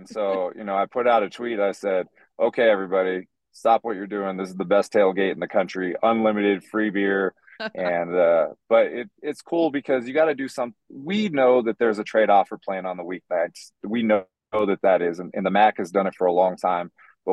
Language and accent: English; San Diego, California, United States; I grew up in San Diego. I love tacos